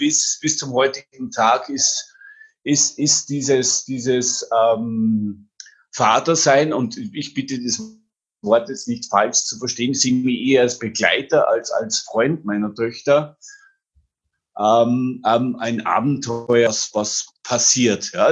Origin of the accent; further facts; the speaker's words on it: Austria; also nicht den österreichischen Dialekt, ich bin ja Österreicher